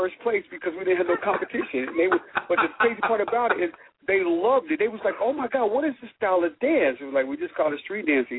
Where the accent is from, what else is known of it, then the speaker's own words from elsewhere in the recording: Cincinnati, Ohio, United States; When I was growing up in Cincinnati, this convention came to Cincinnati.